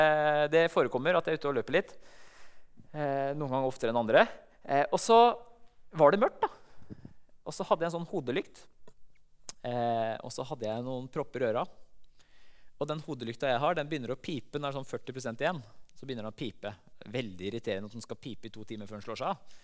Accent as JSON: {"language": "Norwegian", "town": "Halden", "region": "Østfold", "country": "Norway", "said": "For de som ikke kjenner meg, jeg kommer fra Halden."}